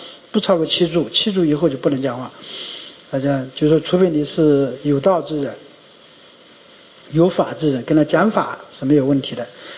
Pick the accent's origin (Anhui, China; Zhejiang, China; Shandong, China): Anhui, China; 我后来我感到很耻辱，还是我安徽人